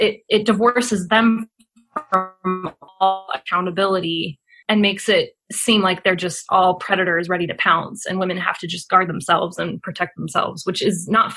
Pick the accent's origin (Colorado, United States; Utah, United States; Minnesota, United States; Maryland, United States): Utah, United States; Provo; I grew up in Provo, just a few blocks south of BYU